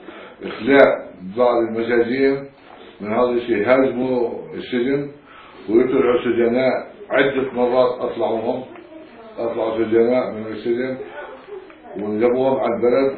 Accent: Libya; ومنهم استشهد من بلدنا ليبيا

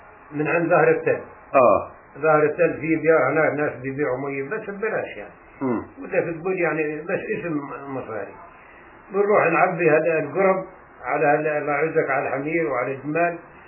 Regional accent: Palestine; أنا فلسطيني ومثلت رأس أبوي وأنا

